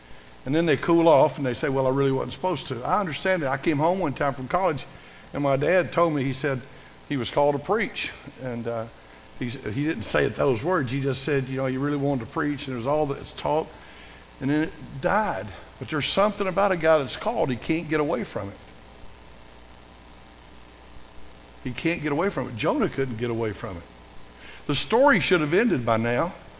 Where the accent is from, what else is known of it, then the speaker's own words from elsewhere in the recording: Tennessee, United States; I'm from Tennessee Hills, and I don't know nothing.